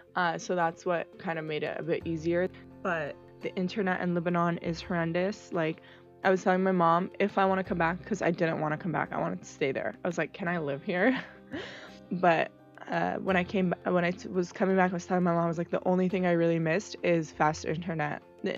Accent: Canada; And so for me, as a Canadian who's going there and is spending in the dollar, Canadian and American dollar, it was really cheap for me.

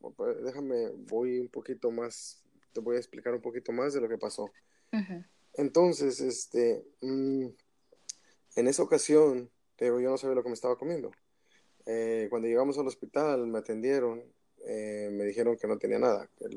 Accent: Mexico City, Mexico; now in United States; soy de la Ciudad de México, pero me radico en el estado de California

